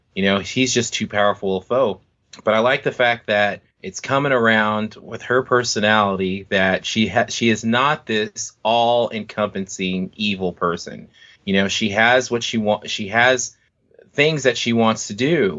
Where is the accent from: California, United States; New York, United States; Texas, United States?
California, United States; Los Angeles; You know, growing up in South Central, you have a lot of gang members and you are in a community.